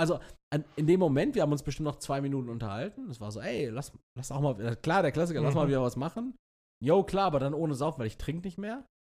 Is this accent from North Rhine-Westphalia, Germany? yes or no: yes; Castrop-Rauxel, North Rhine-Westphalia, Germany; Ich war in Castrop-Rauxel, meiner Heimatstadt.